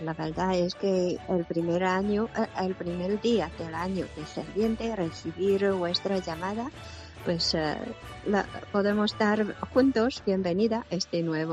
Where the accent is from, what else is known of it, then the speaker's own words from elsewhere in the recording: China; moved away as an adult; now in Toledo, Spain; yo vine de un instituto desde China, y el propio instituto, contando con los trabajadores, las familias, ya tenemos 80.000 habitantes